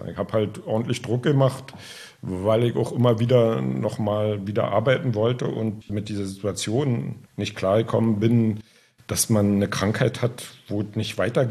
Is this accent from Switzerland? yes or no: no; Strausberg, Brandenburg, Germany; Selber komme ich aus Strausberg.